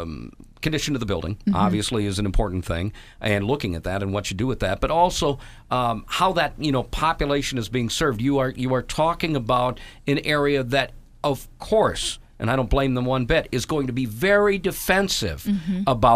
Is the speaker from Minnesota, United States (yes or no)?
yes; Red Wing, Minnesota, United States; Then we scooted back up to my hometown of Red Wing.